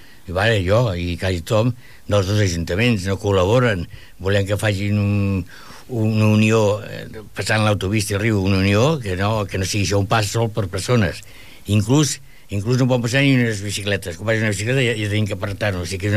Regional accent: Ripollet, Catalonia, Spain; Jo soc de Ripollet i em voldria vindre més a Ripollet, a la plaça, a comprar i tot això.

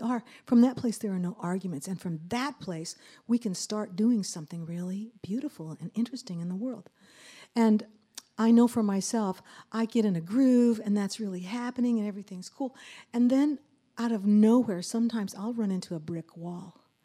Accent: Colorado, United States; We're from Colorado. You're from California. We're from Colorado.

